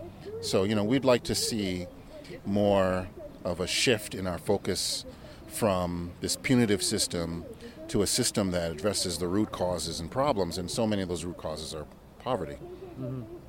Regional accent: New York City, New York, United States; also born or lived in Jamaica; I grew up I'm an immigrant from Jamaica, but I mm-hmm. grew up in New York City, and that's where I started my schooling.

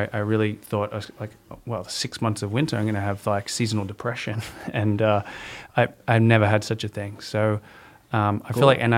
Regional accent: Sydney, New South Wales, Australia; so I come from Sydney, Australia, and grew up

